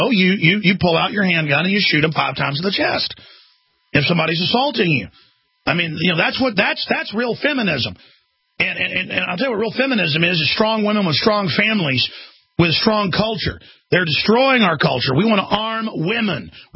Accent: Texas, United States; Oh, my gosh. Thank God I'm a hillbilly from Texas.

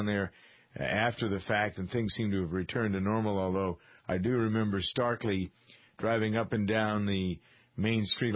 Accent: New York, United States; I guess I'm another New Yorker, Bob, or at least another Northeasterner

